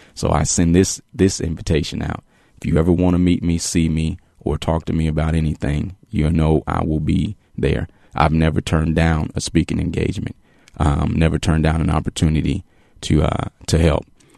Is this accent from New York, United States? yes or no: no; Chicago, Illinois, United States; I am from Chicago. I lived lived there for the first 18 years of my life.